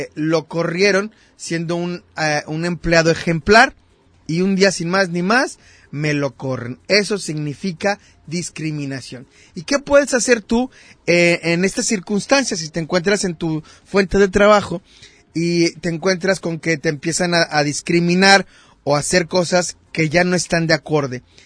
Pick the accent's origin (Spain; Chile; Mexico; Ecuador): Mexico; Es una parte importante de nuestra historia como mexicanos